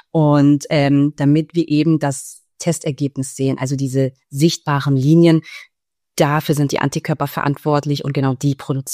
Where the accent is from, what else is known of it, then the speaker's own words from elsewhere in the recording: Berlin, Germany; born there; Und dann bin ich komme gebürtig aus Berlin und bin dann in ein Startup gelandet.